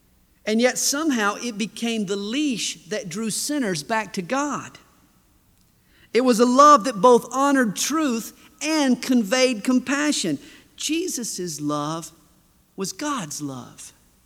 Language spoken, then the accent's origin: English; the South, United States; I was born and bred in Dixie, in the South, amidst the racism and prejudice and bigotry that you usually associate with the South.